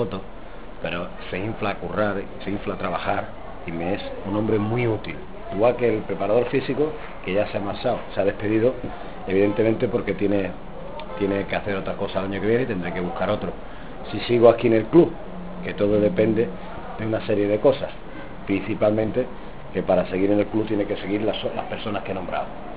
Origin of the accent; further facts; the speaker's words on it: Lucena, Andalusia, Spain; porque estoy hablando para la televisión de mi tierra, de Lucena.